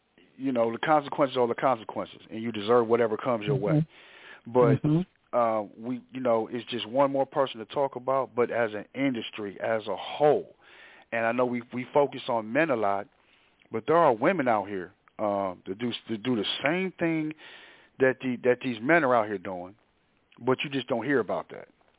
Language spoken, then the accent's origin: English; Cleveland, Ohio, United States; I know, unfortunately, because, you know, I'm from Cleveland